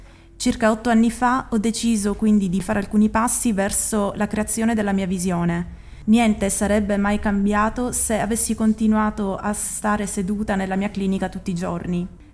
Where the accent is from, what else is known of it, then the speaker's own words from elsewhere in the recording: Singapore; Italian is a second language; Vengo da Singapore, città-stato che si trova nel sud della Malesia.